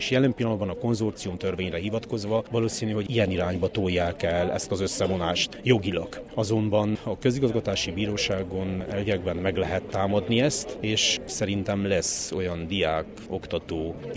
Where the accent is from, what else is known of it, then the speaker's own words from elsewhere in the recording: Târgu Mureș, Mureș County, Romania; Ez marosvásárhelyi magyarként, orvosként, képviselőként felháborít.